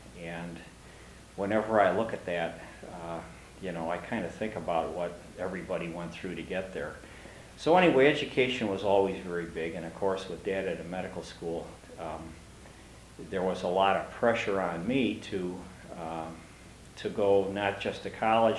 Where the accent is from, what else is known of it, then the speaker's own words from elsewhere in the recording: Palos Park, Illinois, United States; also born or lived in Chicago; I was born in Chicago, Illinois, in the original part of the city on Prairie Avenue in 1937. And I lived in the city for 7 or 8 years. And then we moved out to Palos Park, which is a suburb.